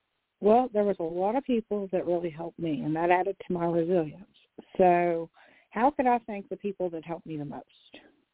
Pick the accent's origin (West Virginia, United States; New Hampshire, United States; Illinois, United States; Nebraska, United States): West Virginia, United States; Huntington; born there; I was born in Huntington, West Virginia, with two bottom teeth, and I had a dental visit the day I was born.